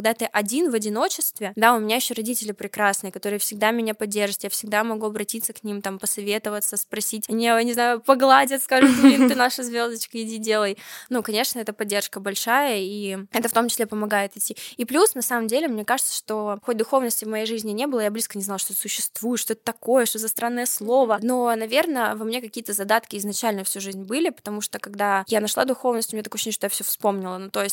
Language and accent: Russian; Moscow, Russia; я родилась в Москве, да-да-да, и поэтому никогда не жила в маленьком городе, я жила обычной жизнью в Москве, но не в маленьком городе